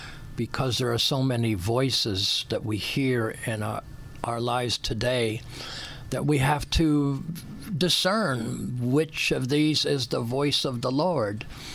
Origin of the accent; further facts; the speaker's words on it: Portland, Oregon, United States; also born or lived in Alaska; Well, I was originally from Alaska, because my dad went up there during the Depression to find work. But as soon as work opened up, which was in 1944, we moved to Portland, where both my parents were born.